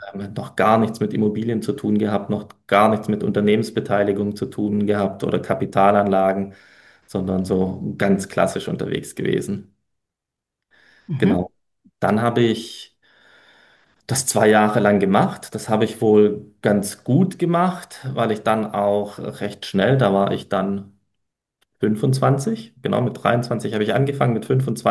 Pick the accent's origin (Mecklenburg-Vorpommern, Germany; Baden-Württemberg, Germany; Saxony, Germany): Baden-Württemberg, Germany; also born or lived in Poland; Tatsächlich bin ich gebürtig aus Polen, und exakt an meinem zweiten Geburtstag vor 36 Jahren, wer rechnen kann, hat es rausbekommen, ich bin 38, sind wir hergezogen. Tatsächlich schon in Schwäbisch Hall, in die Region, nicht direkt in die Stadt.